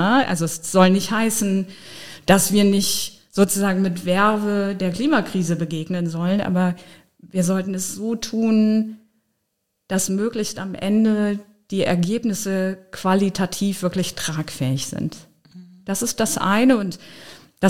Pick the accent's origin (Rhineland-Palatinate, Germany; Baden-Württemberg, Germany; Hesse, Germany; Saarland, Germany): Rhineland-Palatinate, Germany; Trier; Meine Heimat ist Trier. Trier ist das Tor zum Westen.